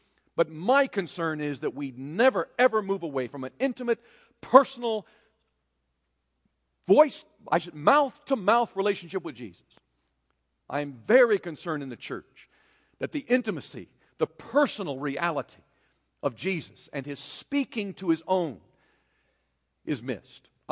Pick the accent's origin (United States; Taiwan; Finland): Taiwan; When I was growing up in Taiwan, they didn't have cash register.